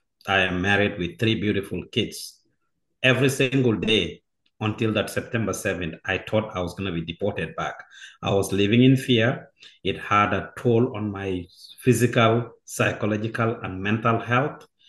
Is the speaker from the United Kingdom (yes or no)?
no; Gambia; also born or lived in Anchorage, Alaska; now in United States; I am from the Gambia, the tiniest country in mainland Africa.